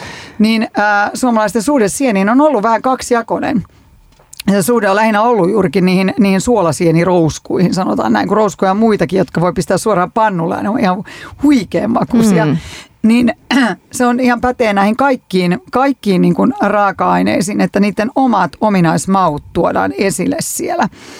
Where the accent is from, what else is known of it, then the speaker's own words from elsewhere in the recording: Eastern Finland, Finland; miten esimerkiksi siellä meillä päin Itä-Suomessa syödään